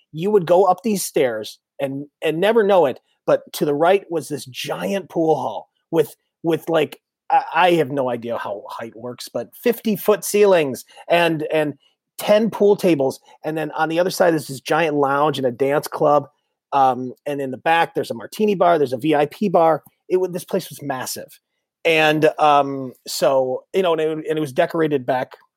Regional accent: Detroit, Michigan, United States; So yeah, we have Chicago family that I grew up in Detroit, but most of my dad's side of the family's from Chicago.

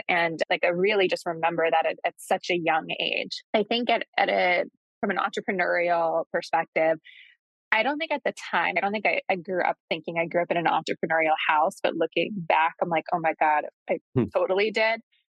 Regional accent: New York City, New York, United States; I grew up in New York City.

